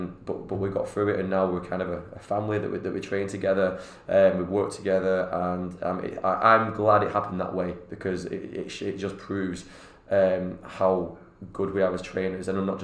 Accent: Bolton, North West England, United Kingdom; because I come from Bolton to Manchester.

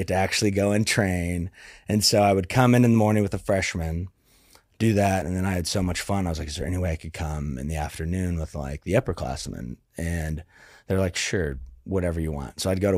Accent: Kansas City, United States; strength coach at the University of Kansas where I just happened to go. It's like 40 minutes from where I grew up in Kansas City.

